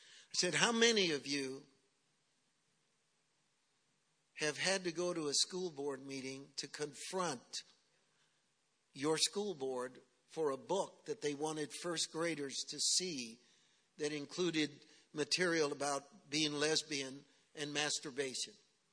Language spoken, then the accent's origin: English; Berkeley, California, United States; and you have to understand, I'm from Berkeley. I spent 10 years on the University of Berkeley campus.